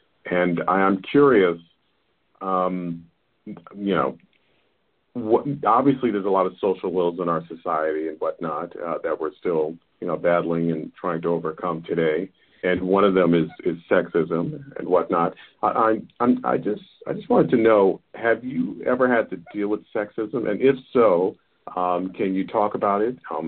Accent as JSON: {"language": "English", "town": "New York City", "region": "New York", "country": "United States", "tie": "born or raised there", "said": "While I was born and raised in New York City, my parents are from Haiti."}